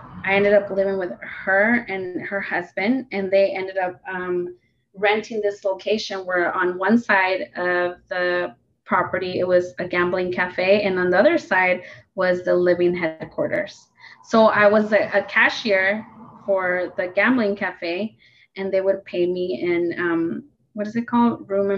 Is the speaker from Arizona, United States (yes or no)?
yes; Phoenix, Arizona, United States; And I'm from the West Side, so I'm from West Phoenix.